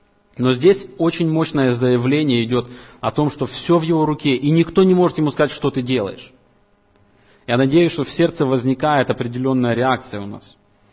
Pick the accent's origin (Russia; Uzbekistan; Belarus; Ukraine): Ukraine; born there; Мы не случайно родились в Украине, а не в Китае, Америке, Австралии.